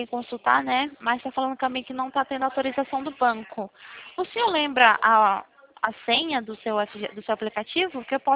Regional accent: São Paulo, Brazil; Eu sou de São Paulo também, tô falando do interior de Campinas.

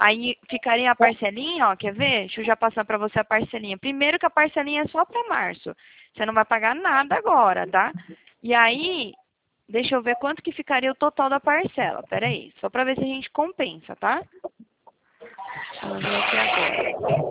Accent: Atibaia, São Paulo, Brazil; Eu sou daqui de Atibaia, você conhece? Interior de São Paulo?

